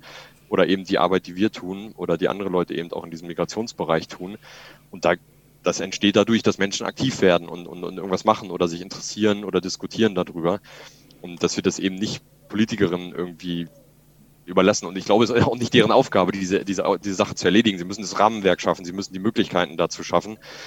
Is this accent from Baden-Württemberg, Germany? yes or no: yes; Pforzheim, Baden-Württemberg, Germany; Ja, ich habe ja gesagt, ich komme aus Pforzheim.